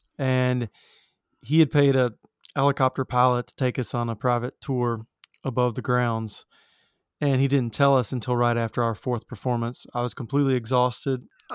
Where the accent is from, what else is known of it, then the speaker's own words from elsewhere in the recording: Birmingham, Alabama, United States; I was taken to the … show that was in my hometown, Birmingham, Alabama.